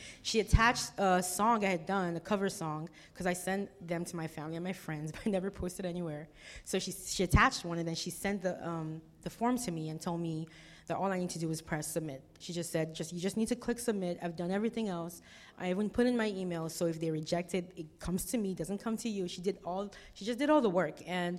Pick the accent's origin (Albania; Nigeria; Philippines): Nigeria; now in Houston, United States; I am from Nigeria originally, but we've lived in Houston for about 10, 12 years now. 12 years.